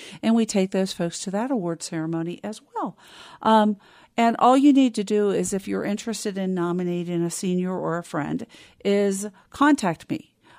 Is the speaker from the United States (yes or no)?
yes; Cincinnati, Ohio, United States; No, I was born and raised outside of Cincinnati, Ohio.